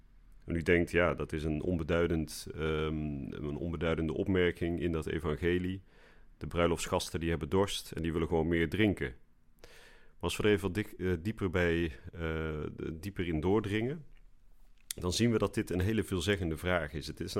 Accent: Vught, North Brabant, Netherlands; Ik ben geboren in Den Bosch en opgegroeid in Vught.

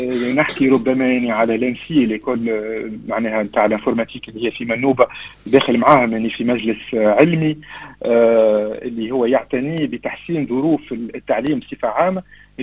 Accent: Tunisia; وبين قوسين راهو عندنا في تونس عندنا مدارس ما شاء الله عليها

